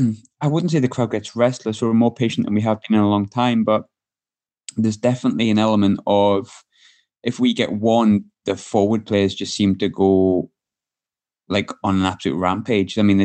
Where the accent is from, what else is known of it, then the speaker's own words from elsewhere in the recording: Glasgow, Scotland, United Kingdom; I came from Glasgow, which is a little bit different.